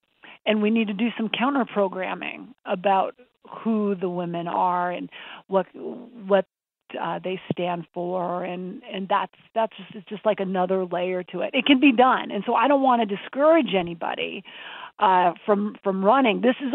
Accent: Montana, United States; I grew up in Montana.

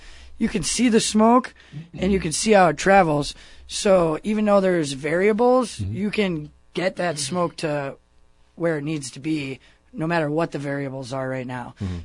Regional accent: Chicago, Illinois, United States; also born or lived in Texas; You know, originally I'm from Texas, but I spent my whole life in Chicago.

